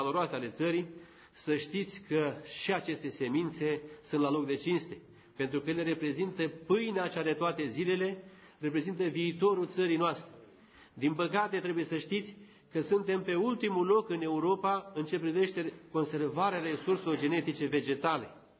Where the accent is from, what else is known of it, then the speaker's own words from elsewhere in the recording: Buzău County, Romania; altul foarte jignitor pentru noi ca români și chiar ca buzoieni.